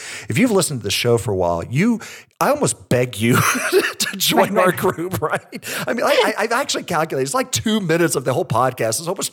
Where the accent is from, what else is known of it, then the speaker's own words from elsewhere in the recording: Texas, United States; And as a Texan, I'm in Colorado right now because it's so dang hot in Texas.